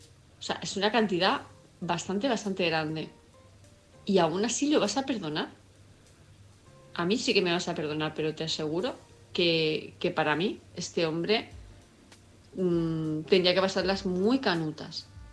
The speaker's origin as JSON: {"language": "Spanish", "town": "Palma", "region": "Balearic Islands", "country": "Spain", "said": "de Palma de Mallorca"}